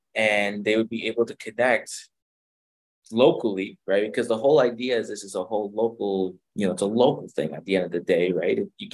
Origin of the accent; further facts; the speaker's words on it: Ottawa, Ontario, Canada; I'm from Ottawa, Ontario